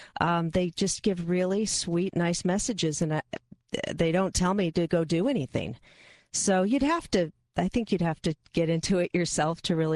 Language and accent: English; Federal Way, Washington, United States; My hometown. I'm from Federal Way.